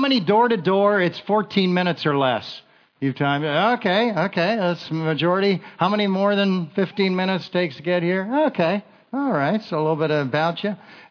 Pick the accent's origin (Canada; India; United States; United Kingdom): Canada; Kitchener, Ontario; moved away as an adult; now in Calgary, Canada; Now, I grew up down east, Kitchener, Ontario. That's where I was born and raised.